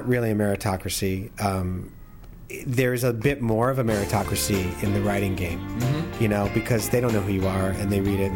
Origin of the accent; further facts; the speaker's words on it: Tucson, Arizona, United States; moved away as an adult; No, I grew up in Tucson, and I didn't want to have anything to do with winter or snow or nothing.